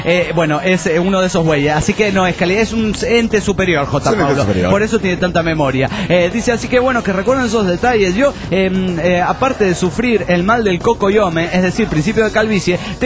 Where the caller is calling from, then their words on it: Toluca, State of Mexico, Mexico; desde Toluca, México.